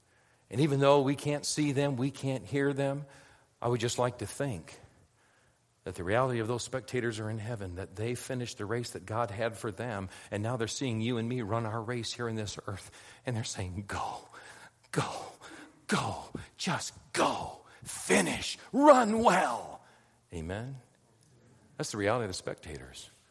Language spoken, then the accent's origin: English; Detroit, Michigan, United States; Anyway, I'm from Detroit.